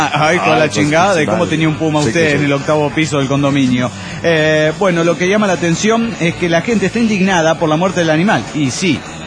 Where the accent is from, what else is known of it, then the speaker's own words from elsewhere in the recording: Durango, Mexico; Soy el piromaníaco de Durango, México.